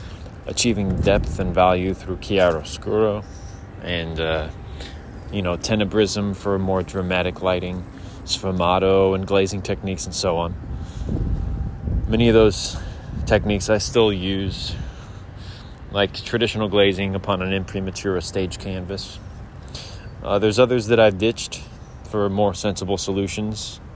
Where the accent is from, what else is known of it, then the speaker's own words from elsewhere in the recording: Philadelphia, Pennsylvania, United States; I grew up in Philadelphia, which is just a beautiful, fantastic city. Some of my most vivid memories are walking around Center City, the old cobblestone streets